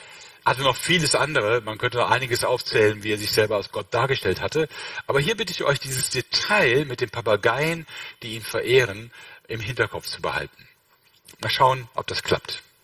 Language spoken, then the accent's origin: German; Rhineland, Germany; ich bin Rheinländer